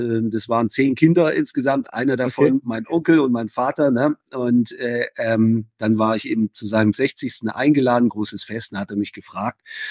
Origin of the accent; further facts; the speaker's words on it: Baden-Württemberg, Germany; accent: Swabian; now in Bavaria, Germany; Also ich bin zu spät nach Bayern gekommen, um den Dialekt richtig anzunehmen. Ich bin ja Schwabe, also das hört man noch ein bisschen, das Bayerische wenig.